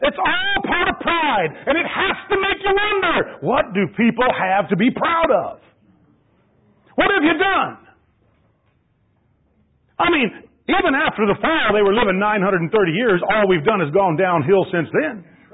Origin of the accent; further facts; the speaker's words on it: United States; I'm proud I'm an American. I'm proud I'm an American.